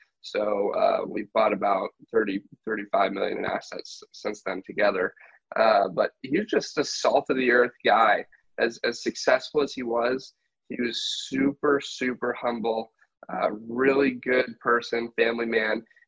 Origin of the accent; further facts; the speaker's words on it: Michigan, United States; now in Austin, United States; That's why I moved from Michigan, where I grew up, to Austin.